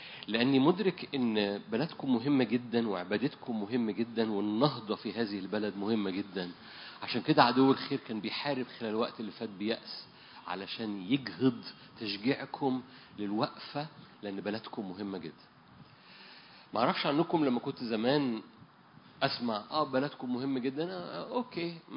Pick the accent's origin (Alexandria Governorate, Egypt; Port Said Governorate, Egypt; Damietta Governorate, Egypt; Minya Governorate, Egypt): Port Said Governorate, Egypt; Port Said; بالمناسبة بلدنا غالية، مش بلدنا بورسعيد بس، بلدنا مصر اللي فيها بورسعيد برضو